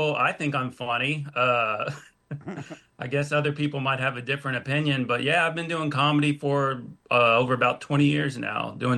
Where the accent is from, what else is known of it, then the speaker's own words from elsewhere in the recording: Houston, Texas, United States; Houston, Texas. Oh, okay. Texas. Yeah, it's hot down here, so everyone's constantly in a bad mood.